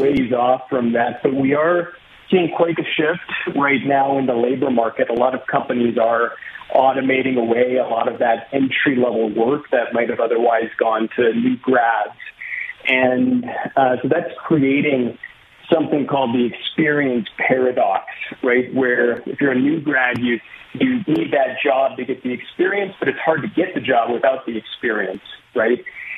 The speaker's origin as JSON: {"language": "English", "town": "North Battleford", "region": "Saskatchewan", "country": "Canada", "tie": "born or raised there", "moved": "as an adult", "lives_now": "San Francisco, United States", "said": "I'm very proud to be from Saskatchewan. I grew up in North Battleford in Prince Albert, went to Carleton High School, and shortly after I graduated from university, I took the move down to San Francisco"}